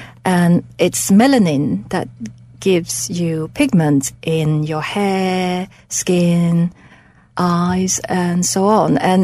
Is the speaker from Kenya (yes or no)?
no; Hong Kong; born there; I was born in Hong Kong